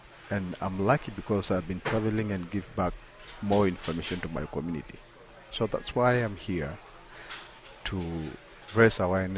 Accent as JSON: {"language": "English", "country": "Kenya", "said": "I come from Kenya. … I live west of Kenya. I live a place called Loita Plain"}